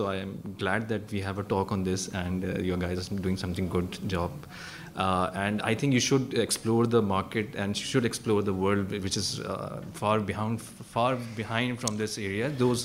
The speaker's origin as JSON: {"language": "English", "country": "Pakistan", "said": "So I'm from Pakistan, and Pakistan is a place where there's a lot of shortage of water"}